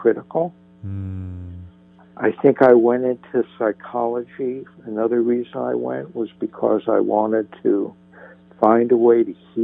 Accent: New Jersey, United States; Because I came from such a challenged childhood, I grew up in New Jersey.

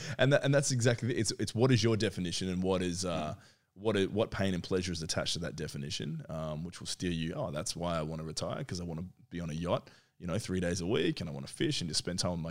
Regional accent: Perth, Western Australia, Australia; moved away as an adult; also born or lived in New Zealand; So I was born in New Zealand. We came out when I was just a toddler. The whole family, immediate family, came over to Perth. Some came to Sydney. Did most of my growing up in Perth. Yeah. WA. And moved out here in 2006.

